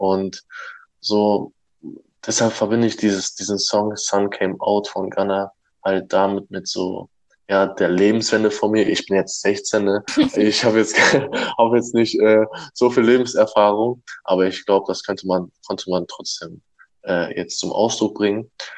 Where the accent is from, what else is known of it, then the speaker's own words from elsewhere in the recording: Germany; born there; also meine Großeltern sind in der Türkei geboren und ich bin auch in Deutschland geboren, aber halt türkische Wurzeln.